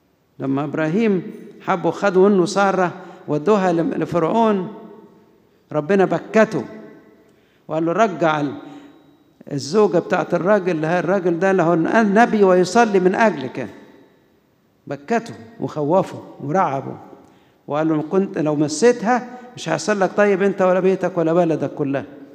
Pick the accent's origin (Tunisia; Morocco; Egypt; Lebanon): Egypt; عندنا في مصر